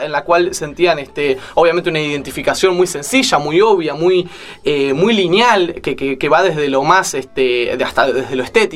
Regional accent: Uruguay; Uno como uruguayo, a veces, que tiene la suerte de salir un poquito de la chacra

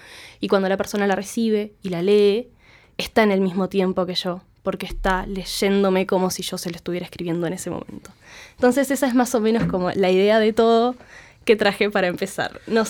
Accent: Galicia, Spain; Yo soy de Galicia.

